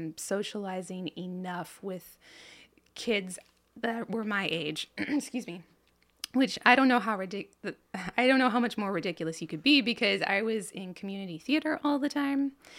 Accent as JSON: {"language": "English", "town": "Hummelstown", "region": "Pennsylvania", "country": "United States", "tie": "born or raised there", "also_born_or_lived": "Harrisburg", "said": "So I was born in, I guess, technically Harrisburg Hospital. But I was raised in Hummelstown. We have this nice little country house up on a hill."}